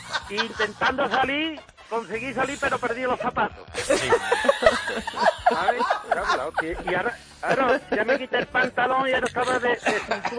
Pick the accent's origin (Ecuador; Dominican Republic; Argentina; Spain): Spain; Lora del Río, Andalusia; Tengo que poner de antemano que Lora de Río, vamos, soy de Lora de Río, bueno, del priorato.